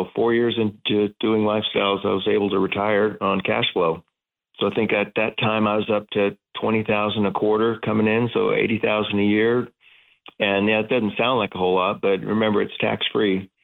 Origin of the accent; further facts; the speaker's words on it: Corvallis, Oregon, United States; I'm from Corvallis, Oregon, small town, Oregon State University town.